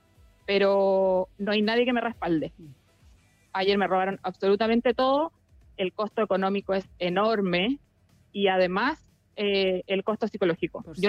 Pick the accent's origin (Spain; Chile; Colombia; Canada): Chile; yo me formé en la Universidad de Chile, soy chilena, soy especialista